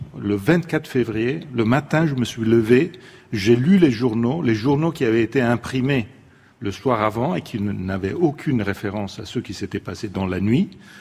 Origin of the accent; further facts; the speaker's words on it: Italy; French is a second language; Chez nous, en Italie, il y a un décalage